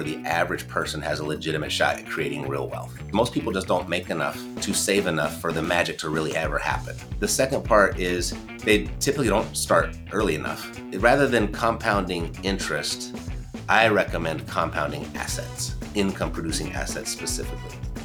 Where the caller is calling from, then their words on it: Las Vegas, Nevada, United States; I'm in Las Vegas right now.